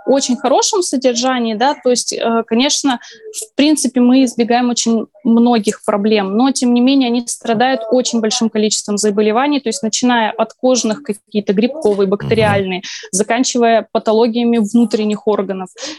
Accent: Irkutsk Oblast, Russia; я, если что, иркутский врач, я доктор вообще из Сибири.

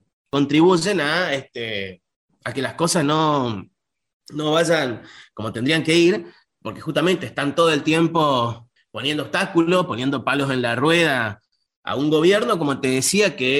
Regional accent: Argentina; como ciudadano argentino

